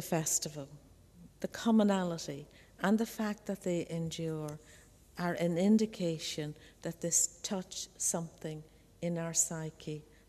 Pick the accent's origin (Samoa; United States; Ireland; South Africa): Ireland; In my hometown, the whole town is a traffic jam on Graveyard Sunday because people who have long moved away return to visit the graveyards.